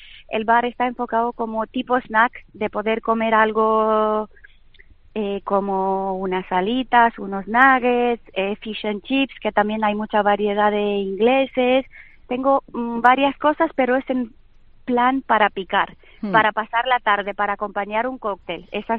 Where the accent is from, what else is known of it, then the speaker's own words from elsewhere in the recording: Romania; also born or lived in Zaragoza; now in Spain; De Rumanía.